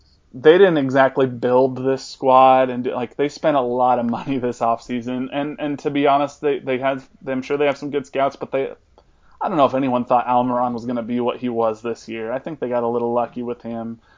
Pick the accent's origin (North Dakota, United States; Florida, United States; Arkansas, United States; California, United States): California, United States; Los Angeles; Technically, I'm from LA, but still one of the more pale people you'll ever meet in your life.